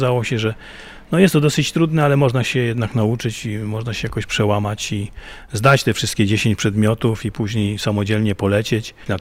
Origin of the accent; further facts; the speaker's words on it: Sandomierz, Świętokrzyskie Voivodeship, Poland; bo ja nie pochodzę z Lublina, tylko z Sandomierza